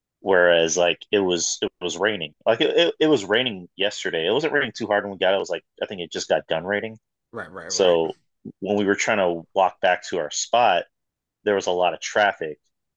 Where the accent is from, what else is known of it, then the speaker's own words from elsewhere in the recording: San Antonio, Texas, United States; I'm from San Antonio. I'm from Texas.